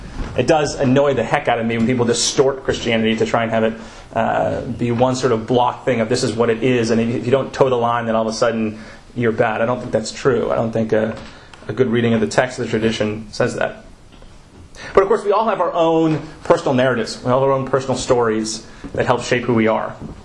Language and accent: English; Massachusetts, United States; So I came from the Northeast. In the Northeast, we do high school very differently. I came from Massachusetts. And in Massachusetts, private schools are a big thing.